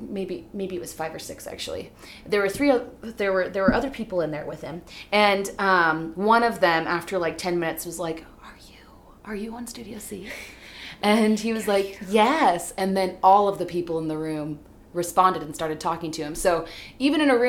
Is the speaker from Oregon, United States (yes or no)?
yes; Portland, Oregon, United States; we're like girls from Portland who go to church every week and go to the temple